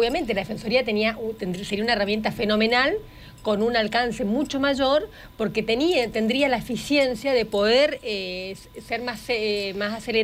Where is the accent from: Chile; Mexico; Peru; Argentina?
Argentina; Misiones; nosotros nos debíamos como argentinos un debate en la justicia, creo que como misioneros también.